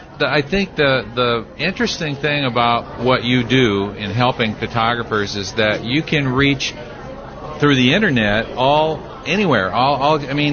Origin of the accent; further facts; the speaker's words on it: Seattle, Washington, United States; because Seattle is my hometown, believe it or not. I used to live up here.